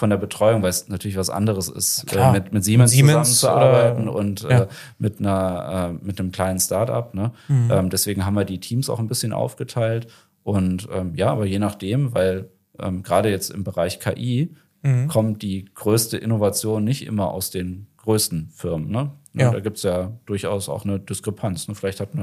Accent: Düsseldorf, North Rhine-Westphalia, Germany; ich bin aus dem Raum Düsseldorf, habe lange in Düsseldorf selber gewohnt, jetzt mittlerweile im Umland.

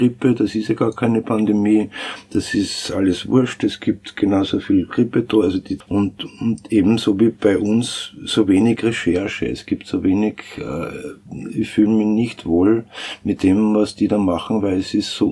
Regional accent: Styria, Austria; now in Vienna, Austria; Ich selber bin ja auch ein Landkind, bin auch kein Wiener, komme aus der Steiermark und bin eben seit 82 in Wien

